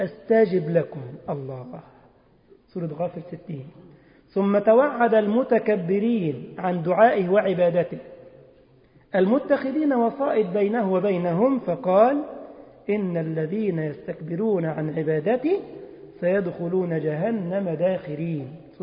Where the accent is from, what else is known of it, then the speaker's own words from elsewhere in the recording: Egypt; والله يا جماعة كان عندنا في مصر